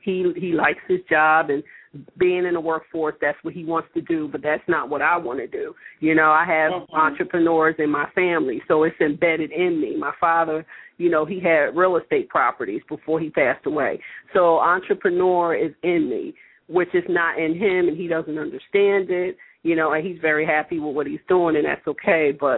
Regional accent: Sicklerville, New Jersey, United States; I'm from Sicklerville, New Jersey.

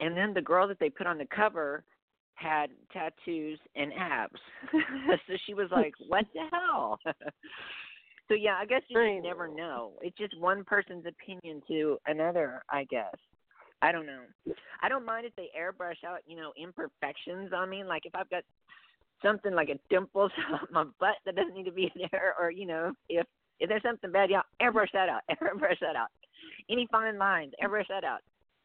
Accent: Texas, United States; And as you can tell, I'm from Texas. I jabber a lot and I go quickly.

